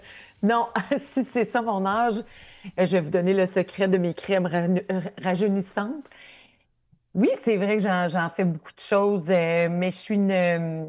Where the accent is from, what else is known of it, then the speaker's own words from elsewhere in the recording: Ontario, Canada; Moi, je viens de l'Ontario, de l'Ontario francophone, encore pire